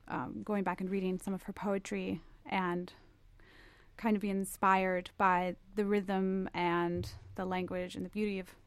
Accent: St. Louis, Missouri, United States; She lived in Chicago her whole life, and I'm from St. Louis

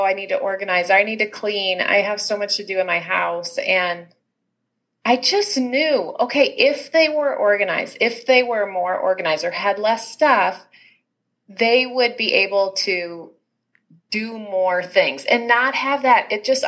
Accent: Kansas City, Missouri, United States; I'm from Kansas City, Missouri. That's where I'm living.

